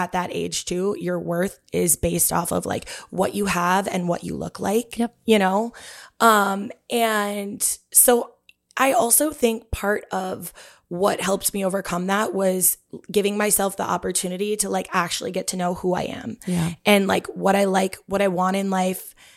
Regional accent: Duluth, Minnesota, United States; I'm from Duluth, if you're from Minnesota, and it's a big-ish town, but it's a small town.

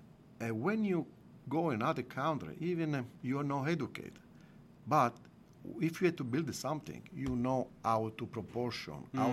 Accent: Italy; I have an inspiration from Italy, from my hometown. Pasta di castagna, chestnut flour pasta.

